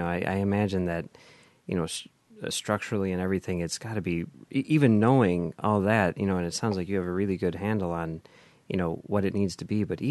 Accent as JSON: {"language": "English", "town": "Chicago", "region": "Illinois", "country": "United States", "tie": "born or raised there", "said": "We're from Chicago, you know, we've grown up in the city"}